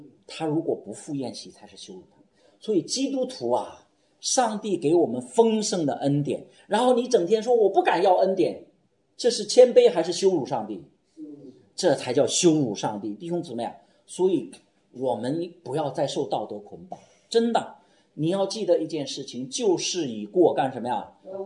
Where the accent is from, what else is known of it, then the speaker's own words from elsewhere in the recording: China; 我们中国人的习惯以为说结婚的时候才戴戒指